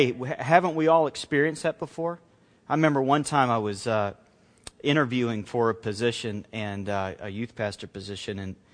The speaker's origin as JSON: {"language": "English", "region": "Alabama", "country": "United States", "tie": "born there", "said": "I started with, like, I was born in Alabama and just took him all the way up to standing before this guy right now."}